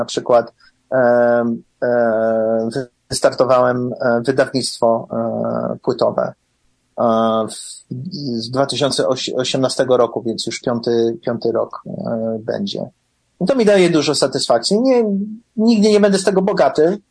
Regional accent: Chicago, Illinois, United States; wychowałem się w polskim domu, chodziłem do polskiej szkoły sobotniej przez 8 lat w Chicago, znałem ten język, nie tak dobrze jak dzisiaj, ale znałem, potrafiłem czytać, mówić i pisać po polsku

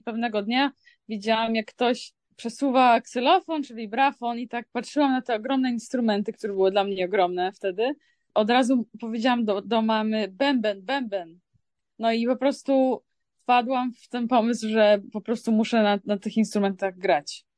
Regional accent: Białystok, Podlaskie Voivodeship, Poland; born there; urodziłam się w Białymstoku.

